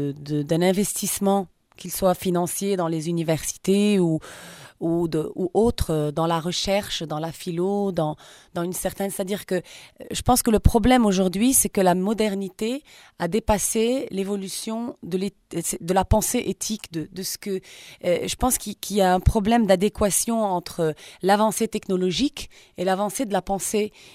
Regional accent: Lebanon; Moi je suis libanaise.

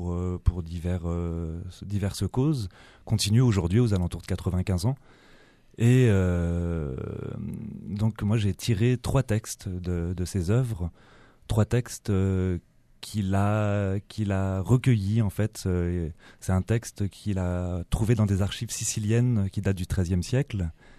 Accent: Paris, Île-de-France, France; à la base, je suis parisien. Et puis, depuis quelques temps, depuis un an, je suis auvergnat, en fait, où on crée un lieu en Auvergne à quelques-uns.

